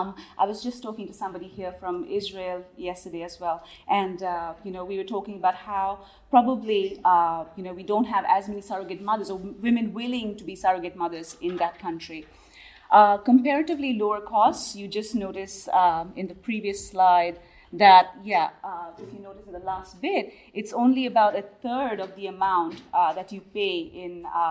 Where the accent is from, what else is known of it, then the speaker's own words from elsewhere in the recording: India; now in Australia; I'm an Indian researcher currently doing my PhD at Griffith University in Australia.